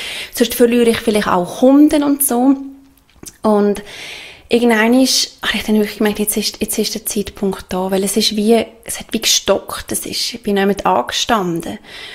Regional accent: Switzerland; Ich bin, glaube ich, 32 jetzt geworden, ja. Ich komme aus der Schweiz, lebe nicht mehr in meinem festen Zuhause. Seit jetzt bald 2 Jahren. Wir leben unterwegs, also meine Mann und ich.

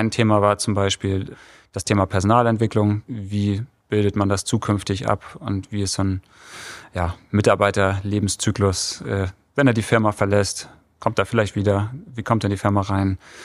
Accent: Harrislee, Schleswig-Holstein, Germany; also born or lived in Flensburg; Ich zum einen bin ich geboren in Flensburg, habe aber auch habe mein Abitur in Flensburg gemacht, bin in Harrislee aufgewachsen.

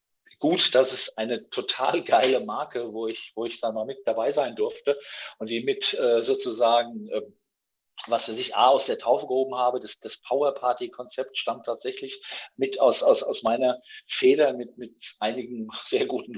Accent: Frankfurt, Hesse, Germany; Und ich bin ja aus Frankfurt.

